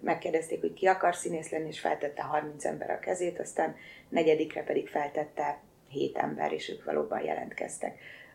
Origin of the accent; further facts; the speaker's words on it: Pilisvörösvár, Pest, Hungary; És mondom, tehát én Vörösvárról jövök